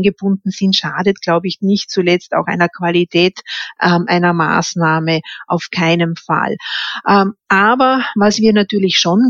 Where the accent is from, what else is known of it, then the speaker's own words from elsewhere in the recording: Vorarlberg, Austria; dass ich als Vorarlbergerin schon den Föderalismus hier auch in Schutz nehmen möchte